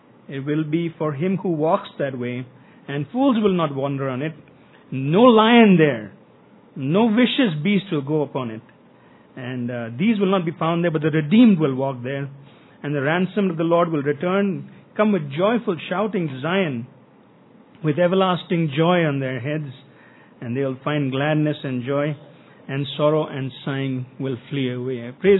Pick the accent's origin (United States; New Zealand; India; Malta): India; New Delhi, Delhi; I grew up in New Delhi